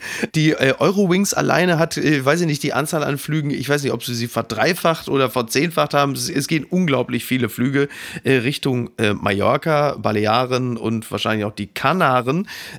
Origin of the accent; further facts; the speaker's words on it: Germany; uns Deutschen geht es ja ge